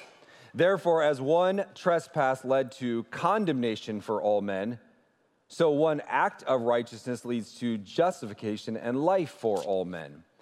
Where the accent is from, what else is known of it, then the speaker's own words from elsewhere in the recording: Ohio, United States; But you continue to gut it out because we're from Ohio.